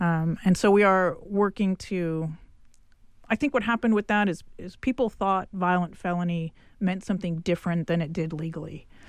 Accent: Fresno, California, United States; I grew up in Fresno. I went to San Joaquin Memorial High School

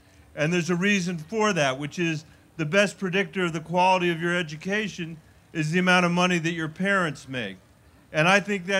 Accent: Colorado, United States; from Colorado.

